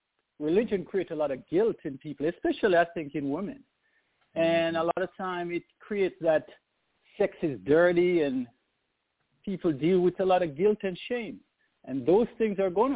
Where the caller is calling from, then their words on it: Atlanta, Georgia, United States; I'm calling from Atlanta.